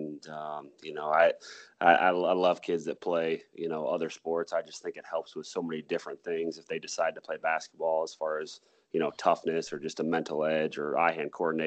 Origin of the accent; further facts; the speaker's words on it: Mason City, Iowa, United States; also born or lived in Lake Mills; So I was born in Lake Mills, Iowa, and then I went and we moved actually to Mason City when I was about 4 years old.